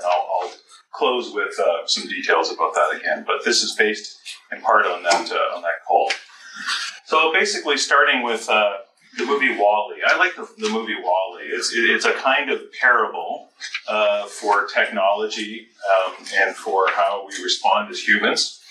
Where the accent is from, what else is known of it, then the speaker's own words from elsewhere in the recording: Canada; now in United States; from Calvin College, but I'm Canadian. I'm living in the States, but I am a proud Canadian.